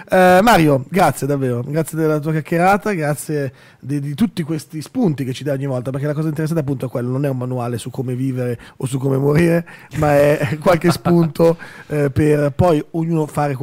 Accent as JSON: {"language": "Italian", "town": "Settimo Milanese", "region": "Lombardy", "country": "Italy", "said": "io sono di Settimo Milanese, si fa così nell'Ovest milanese."}